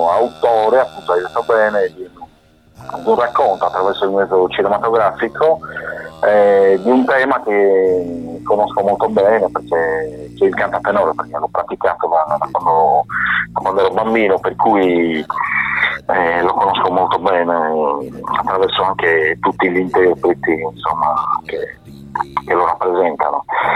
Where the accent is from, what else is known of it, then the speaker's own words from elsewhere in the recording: Sardinia, Italy; Sì, non potevo prescindere da musicista e da sardo, non riesco a girarmi dall'altra parte a non guardare anche quello che siamo noi, cioè i nostri suoni, la nostra musica, la nostra cultura.